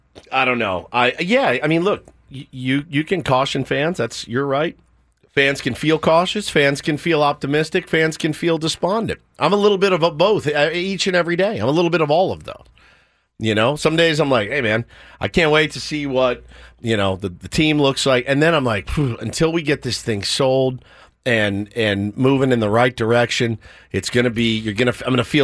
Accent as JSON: {"language": "English", "town": "Dallas", "region": "Texas", "country": "United States", "said": "do you know what they used to call SMU when I was a little kid? Because I'm from Dallas."}